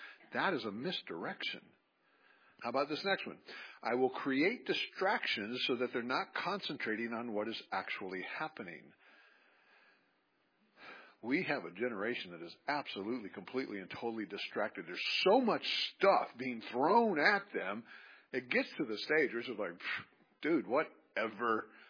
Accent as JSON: {"language": "English", "town": "Hebron", "region": "Kentucky", "country": "United States", "tie": "born or raised there", "said": "if I do a search for something in my hometown of Hebron, Kentucky, and then I come out here to Seattle and I do a search for it"}